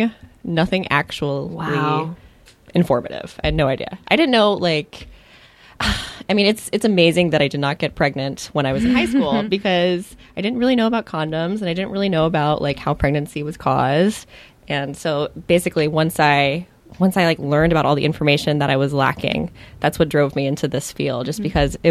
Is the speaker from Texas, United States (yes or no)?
yes; Texas, United States; Well, I grew up in Texas. So that's that.